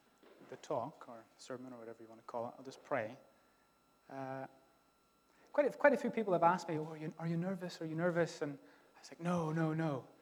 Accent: Ireland; accent: Irish; She normally she ribs me and mocks me and makes fun of my Irish accent and all that carry on.

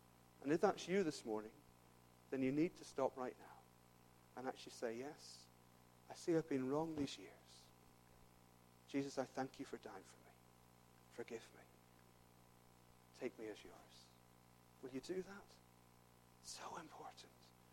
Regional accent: Leeds, Yorkshire and the Humber, United Kingdom; born there; I was born in Leeds, by the way, despite my accent.

